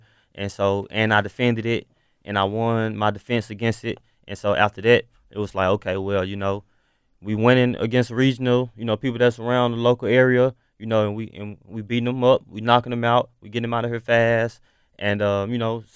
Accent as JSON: {"language": "English", "town": "Memphis", "region": "Tennessee", "country": "United States", "said": "I'm from Memphis."}